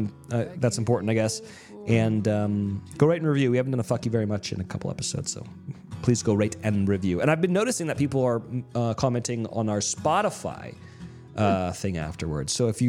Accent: California, United States; I'm Californian.

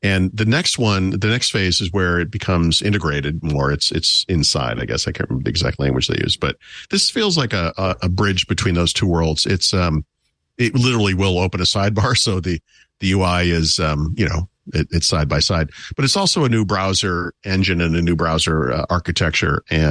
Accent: United States; also born or lived in Massachusetts; You can't, as an American, travel somewhere to buy cheap tech and bring it home.

